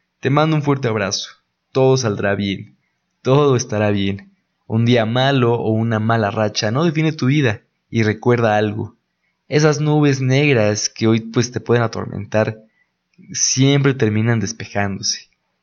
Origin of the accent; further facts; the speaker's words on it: Mexico; porque estamos de acuerdo que como mexicanos ahora sí hacemos celebración de hasta de las rocas, ¿no?